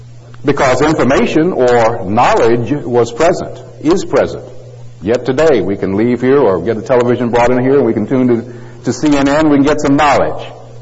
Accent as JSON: {"language": "English", "town": "Detroit", "region": "Michigan", "country": "United States", "tie": "born or raised there", "said": "Three of them were United States stations since I grew up in Detroit, and one was Canadian."}